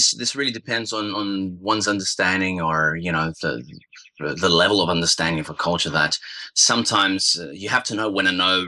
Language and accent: English; Belarus; again, my home country of Belarus, where I pass for just a regular person